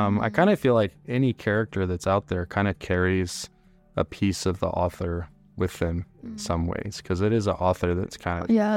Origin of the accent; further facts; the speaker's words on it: Houston, Texas, United States; Since I come from Texas, I come from a city called Houston, which is a big city. I grew up with country music.